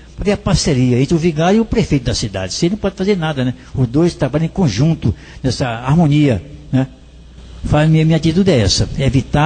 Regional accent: Quixadá, Ceará, Brazil; born there; Ceará, lá foi em Quixadá, no dia 12 de janeiro, de Tapadura de lá, essa galera família. Portanto, são 6 meses cigano, nasci de lá, mas quase não vivi na minha terra natal, mas gosto do meu Quixadá.

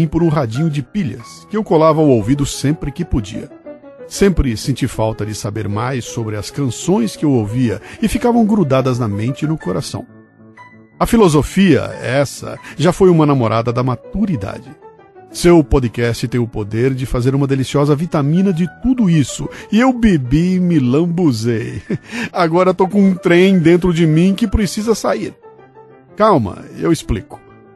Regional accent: Bauru, São Paulo, Brazil; Eu nasci e vivi toda a minha infância até a adolescência em Bauru, o maior entroncamento ferroviário do Brasil.

